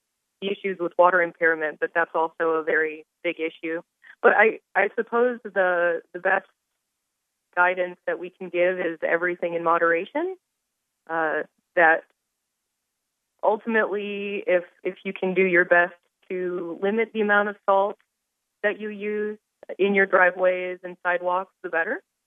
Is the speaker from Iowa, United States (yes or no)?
yes; Iowa, United States; born or raised there; now in Miami, United States